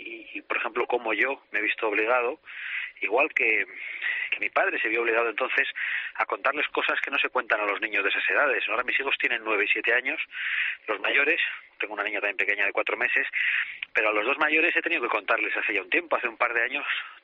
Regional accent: Basque Country, Spain; por las circunstancias que viví en mi tierra, porque muy pronto tuve conciencia de lo que estaba pasando en nuestra tierra vasca

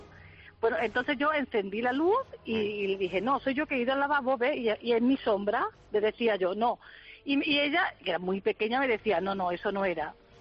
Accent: Seville, Andalusia, Spain; moved away as an adult; now in Barcelona, Spain; yo soy sevillana, vine a Barcelona, me casé con un catalán

